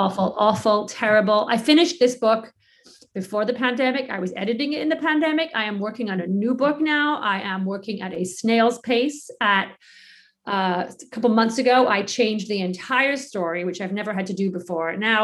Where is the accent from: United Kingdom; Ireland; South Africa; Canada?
United Kingdom; England; now in United States; I grew up in England, so I read all the English stuff, like Enid Blyton, C.S. Lewis. And my mom came to America and brought me Judy Blume.